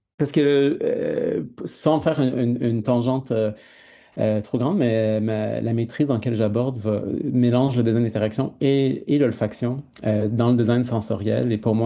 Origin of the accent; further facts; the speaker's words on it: Montreal, Quebec, Canada; j'ai grandi à Montréal, ça fait plus de 30 ans que j'habite ici